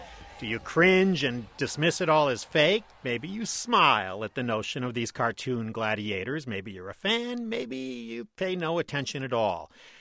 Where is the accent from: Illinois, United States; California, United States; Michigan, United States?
Michigan, United States; Detroit; I grew up in Detroit. I thought of these guys as big national stars.